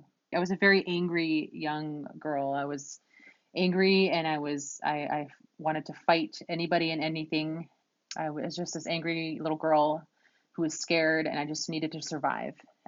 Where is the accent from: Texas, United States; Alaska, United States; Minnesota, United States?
Alaska, United States; Anchorage; also born or lived in Grayling, Alaska / Hawaii; I'm originally from Alaska. I was born and raised in Anchorage, but I was also raised in Grayling on the lower Yukon River, as well as the Big Island of Hawaii.